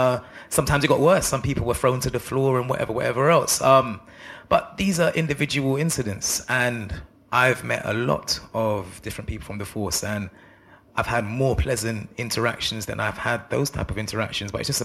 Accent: London, United Kingdom; Growing up where I grew up in Northwest London

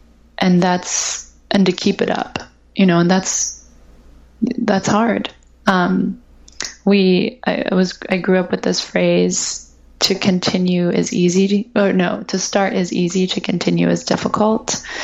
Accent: Ohio, United States; I'm from Ohio. My dad's from Singapore.

